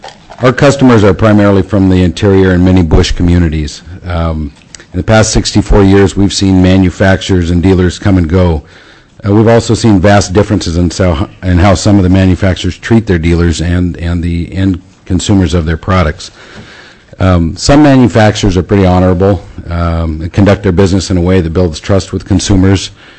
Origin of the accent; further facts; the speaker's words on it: Fairbanks, Alaska, United States; from Fairbanks, Alaska.